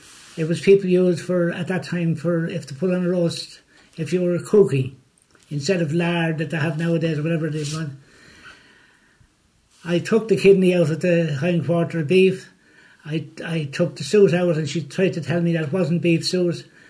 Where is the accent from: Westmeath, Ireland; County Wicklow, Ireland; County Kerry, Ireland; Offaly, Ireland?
Offaly, Ireland; Edenderry; I was born, as I say, in Edenderry. I went to school in Edenderry up to primary.